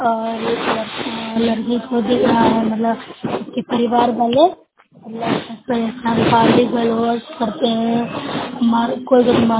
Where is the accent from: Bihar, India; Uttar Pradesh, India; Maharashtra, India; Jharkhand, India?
Bihar, India; Barah Khaja; मैं ग्राम बारह खजा से बोल रही हूँ, जिला नालंदा के निवासी हूँ।